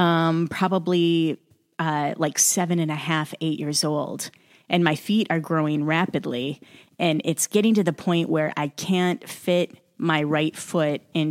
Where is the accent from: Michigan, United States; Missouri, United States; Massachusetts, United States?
Michigan, United States; Flint; I'm born and raised in Flint, Michigan.